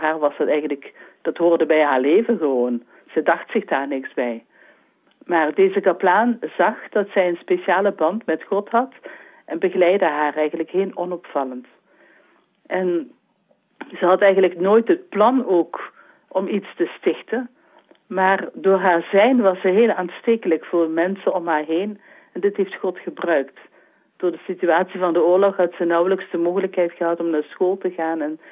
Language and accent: Dutch; Netherlands; born there; Ik ben in Nederland geboren